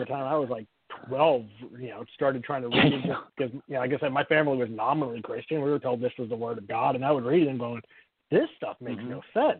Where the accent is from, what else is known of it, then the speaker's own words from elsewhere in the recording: the South, United States; I know growing up in the South, like I said, I didn't grow up in a very religious family, but I grew up around a lot of Southern Baptists